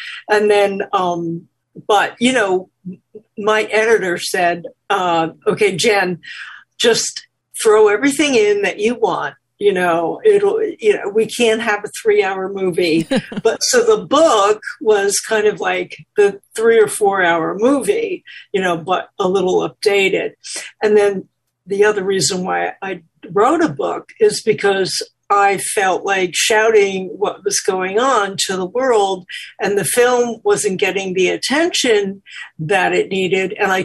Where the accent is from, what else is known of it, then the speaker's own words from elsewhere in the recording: New York, United States; I mean, I'm from New York.